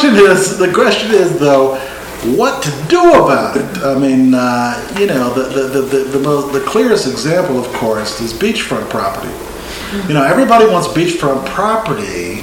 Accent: New Jersey, United States; Well, I'm from New Jersey, and we have a long history of spoiling beaches.

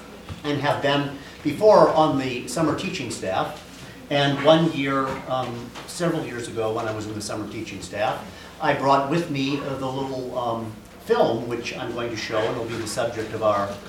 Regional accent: Hannibal, Missouri, United States; now in Valparaiso, United States; though I did grow up in Hannibal, Missouri. I'm from Valparaiso, Indiana

